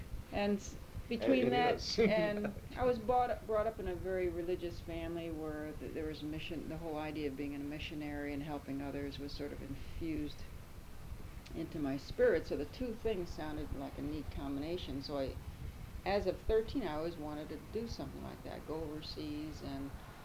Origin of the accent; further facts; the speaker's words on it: Schenectady, New York, United States; born there; Yeah, I was born in Schenectady